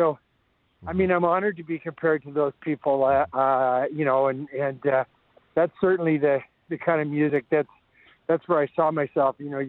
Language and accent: English; Calgary, Alberta, Canada; moved away; also born or lived in Vancouver; I loved growing up in Calgary, and I probably would have stayed there. It's just that when the late 70s, early 80s, maybe 81 or 82, I came out to Vancouver